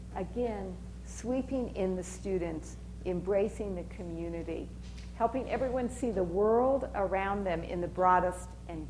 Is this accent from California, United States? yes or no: no; Salina, Kansas, United States; I grew up in Kansas, in Salina. So every time we had a family vacation, we came to Denver and we stayed in the Bugs Bunny Motel, which is still here